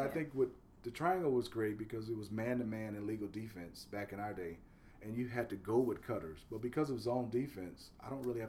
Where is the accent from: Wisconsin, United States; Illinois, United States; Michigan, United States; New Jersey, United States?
Michigan, United States; Detroit; I think some of my old favorites, just my hometown of Detroit.